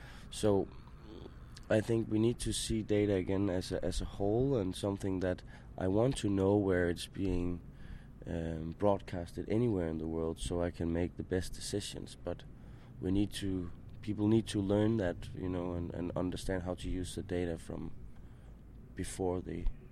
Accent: Denmark; I'm from Denmark, and our office is based in Copenhagen.

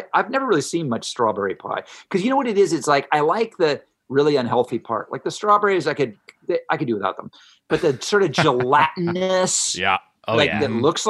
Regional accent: Ohio, United States; I remember growing up in Ohio when Wendy's came on the scene.

